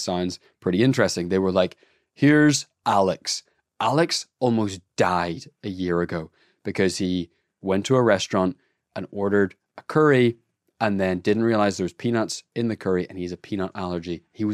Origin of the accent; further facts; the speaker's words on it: Melbourne, Victoria, Australia; I'm born and raised in Melbourne. Born and raised.